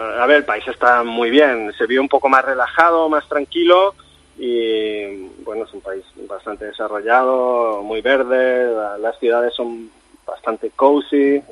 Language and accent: Spanish; Alcalá de Henares, Community of Madrid, Spain; Soy de Alcalá de Henares, en Madrid.